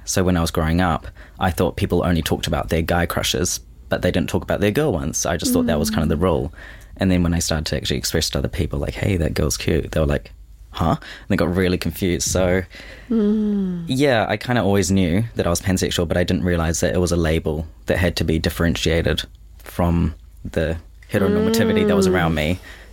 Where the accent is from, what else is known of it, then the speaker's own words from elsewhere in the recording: Auckland, New Zealand; So born and raised in Auckland. My parents are both English, London, Surrey, as far as I know. My family's kind of in Hamilton as well as in mainly out east in Auckland.